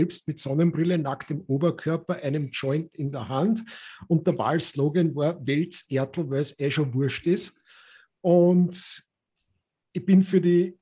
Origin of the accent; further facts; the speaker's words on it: Austria; also born or lived in Czechoslovakia; now in Australia; ein Tschechoslowake, aber das Land gibt es ja nicht mehr. Das ist auch eine politische Anmerkung. Aufgewachsen in Österreich, lebe in Australien